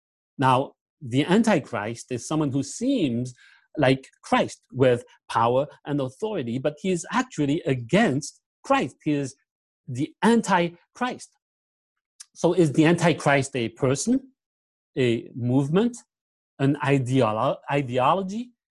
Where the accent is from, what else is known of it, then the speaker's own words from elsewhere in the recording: Paris, Île-de-France, France; while growing up in Paris, just the six of us